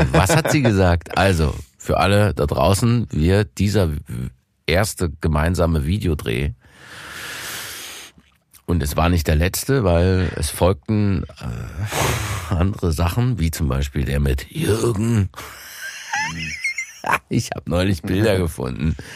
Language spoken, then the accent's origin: German; East Germany, Germany; Na, ich komme aus der DDR.